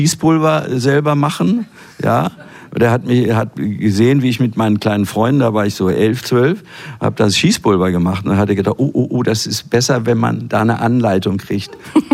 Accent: Stockholm, Stockholm County, Sweden; now in Germany; Ich bin in Stockholm aufgewachsen, fühlte mich auch als voller Schwede, auch heute noch irgendwie

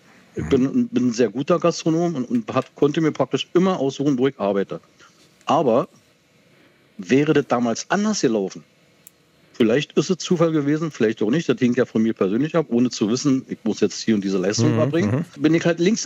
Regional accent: East Germany, Germany; Nur bei uns in der DDR war das so, in der Schule, du musstest dich in der 8. Klasse mit 14 Jahren oder 16 entscheiden, was mache ich beruflich.

